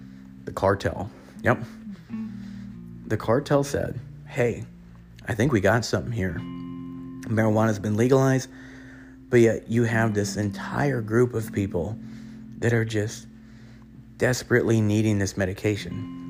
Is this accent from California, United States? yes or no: yes; Ventura County, California, United States; It's hitting my hometown of Ventura County.